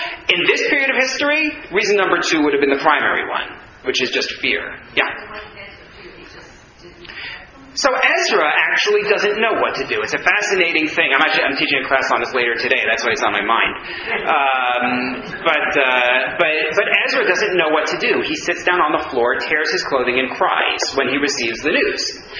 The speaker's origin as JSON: {"language": "English", "region": "New York", "country": "United States", "tie": "born or raised there", "said": "And I didn't know anything because I grew up in New York."}